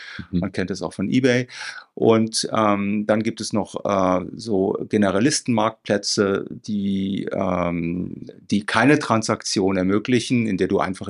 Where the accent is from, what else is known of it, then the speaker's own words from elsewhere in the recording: Germany; moved away as an adult; now in Switzerland; ich bin 55 Jahre alt, bin Deutscher, wohne seit knapp 15 Jahren in der Schweiz